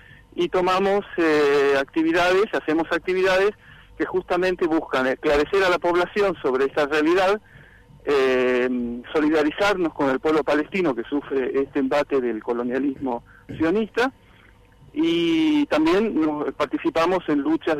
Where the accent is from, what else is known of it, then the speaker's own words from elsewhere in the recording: Tucumán, Argentina; Soy tucumano, soy profesor universitario de la Universidad Nacional de Tucumán y trabajo también en el CONICET